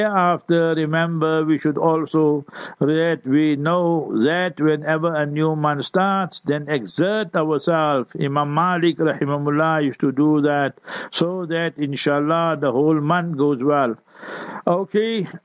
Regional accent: Heidelberg, Gauteng, South Africa; So on the way I was giving Hazrat all the history, geography, that Heidelberg this happened, my hometown

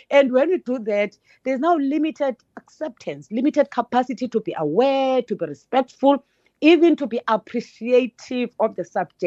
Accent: Flagstaff, Eastern Cape, South Africa; I'm from the Eastern Cape, Flagstaff, brought up in the rural areas.

